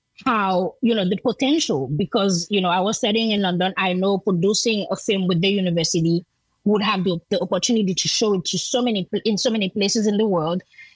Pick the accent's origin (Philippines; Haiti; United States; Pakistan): Haiti; Jacmel, Sud-Est; English is a second language; So we thought, you know, shooting in Jacmel, I am from Jacmel.